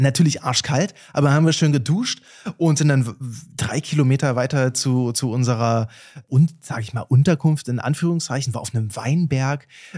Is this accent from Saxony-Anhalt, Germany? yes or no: yes; Oschersleben, Saxony-Anhalt, Germany; Von Oschersleben, mein Heimatort